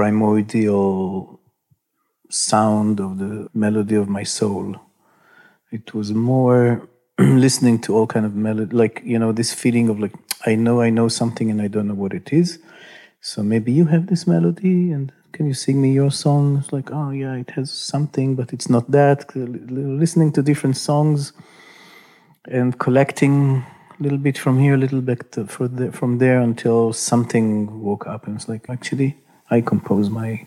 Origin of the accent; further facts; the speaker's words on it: Israel; English is a second language; I grew up in Israel, to a very good family, mainstream family